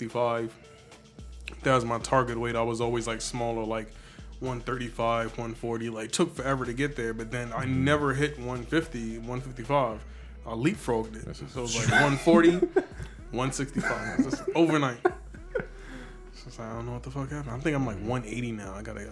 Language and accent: English; New York, United States; I'm from New York. I've seen crackheads walking on a block with a refrigerator on their back.